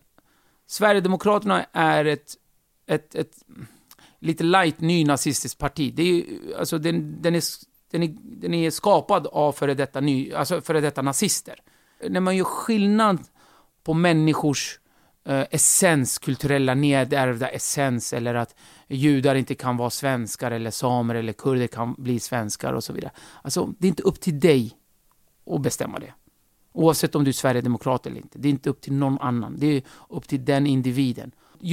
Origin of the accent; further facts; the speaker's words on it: Turkey; now in Sweden; Alltså, vi flydde ju då från Turkiet, som då var fascistiskt. Och jag gick ju i skolan, i turkisk skola, där jag fick avsäga mig all min kurdiska bakgrund.